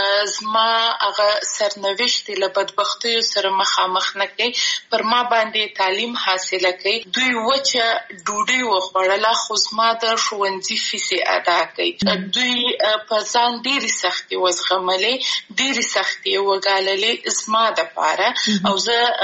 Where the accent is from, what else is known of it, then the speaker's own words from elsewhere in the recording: Afghanistan; زه د افغانستان یم او زه همیشه دا دعوا کوم چې زه د افغانستان یم یعنی ټول افغانستان راته ګران دی